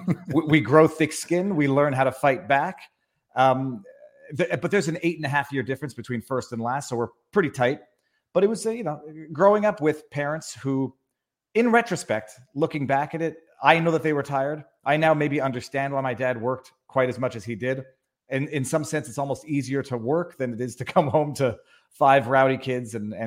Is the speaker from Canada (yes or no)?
yes; Montreal, Quebec, Canada; Born and raised in Montreal, youngest of five kids.